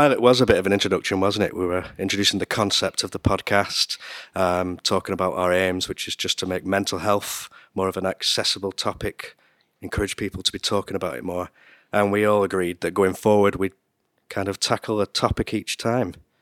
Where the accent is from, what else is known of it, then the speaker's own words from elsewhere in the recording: Burnley, North West England, United Kingdom; So we're in my patch. We're in my hometown. I was born here. We're in Burnley.